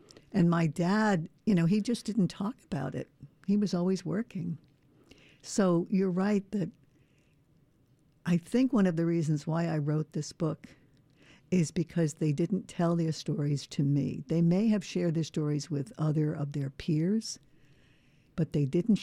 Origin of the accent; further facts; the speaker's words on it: Bronx, New York, United States; I know that I'm from the Bronx, New York, and that informs so much of my life. Growing up as a city kid in a large Irish Catholic family